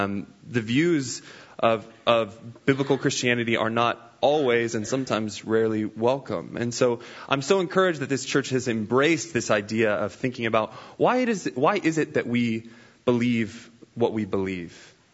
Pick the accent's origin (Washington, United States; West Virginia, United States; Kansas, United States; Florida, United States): Kansas, United States; I'm not from Texas. I am actually originally from Kansas, so a little bit up north from here.